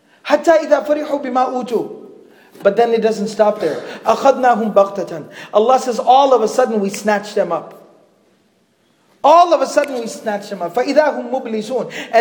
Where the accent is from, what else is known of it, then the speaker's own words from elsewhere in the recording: Arlington, Texas, United States; also born or lived in Fort Worth; I was born and raised in Fort Worth in Arlington, Texas.